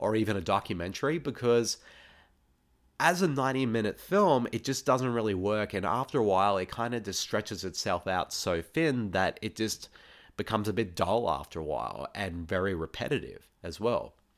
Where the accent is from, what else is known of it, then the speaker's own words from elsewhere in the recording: Australia; what are one of the best qualities that I would say about my home country of Australia is definitely our sense of humour.